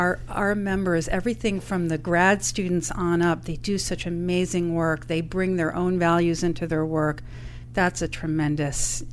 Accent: New York, United States; New York, New York.

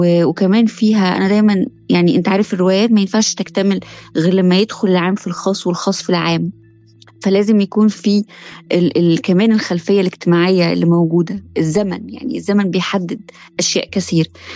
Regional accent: Tanta, Gharbia, Egypt; انا عارفة كويس طنطا، انا عارفة كويس مدينتي

